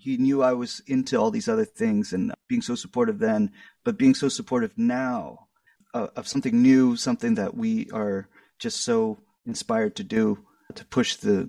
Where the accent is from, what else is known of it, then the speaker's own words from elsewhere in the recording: Austin, Texas, United States; I'm from Austin, Texas, and my mother's a violinist.